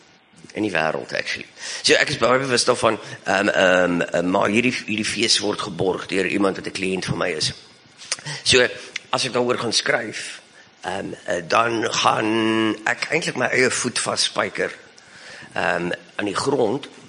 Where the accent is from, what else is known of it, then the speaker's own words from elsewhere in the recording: Bellville, Western Cape, South Africa; Ek kom ook van Belwel af